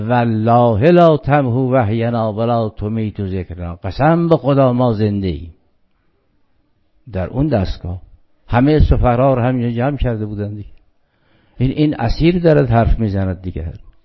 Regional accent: Iran; میبینید ما ایرانی هستیم

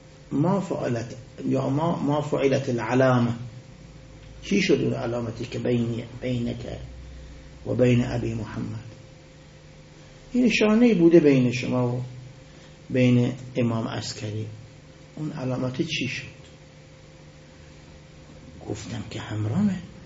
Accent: Ahvaz, Khuzestan, Iran; گفتم از اهواز هستم.

